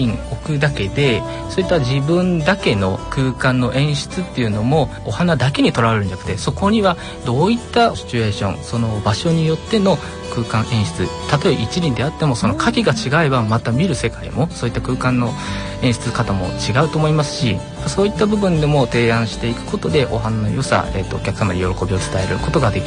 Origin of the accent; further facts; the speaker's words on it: Sendai, Miyagi, Japan; 出身はですね、東北は仙台の出身です。